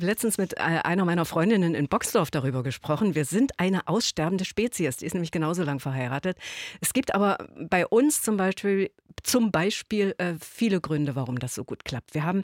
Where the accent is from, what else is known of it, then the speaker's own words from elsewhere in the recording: Thuringia, Germany; moved away as an adult; now in Leipzig, Germany; Also Thüringen ist genauso meine Heimat wie seit 1978, als ich nach Leipzig zum Studium gegangen bin, Sachsen.